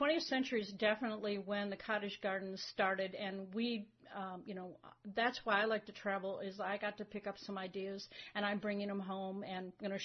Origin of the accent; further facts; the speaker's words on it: Michigan, United States; now in California, United States; And even though I'm here coming from Michigan, and there were a lot of plants here in California I didn't know what they were.